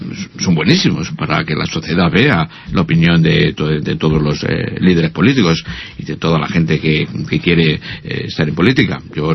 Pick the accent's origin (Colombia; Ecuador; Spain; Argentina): Spain; Pinto, Community of Madrid; yo vengo de Pinto y allí no ha habido absolutamente ningún caso